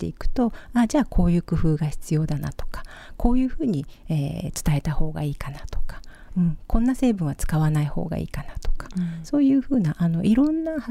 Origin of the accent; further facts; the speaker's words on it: Oita, Japan; also born or lived in Tokyo; now in Okinawa, Japan; 沖縄来て15年目、九州大分で育っております。で、東京で長く仕事をしていたんですけれども、沖縄に来て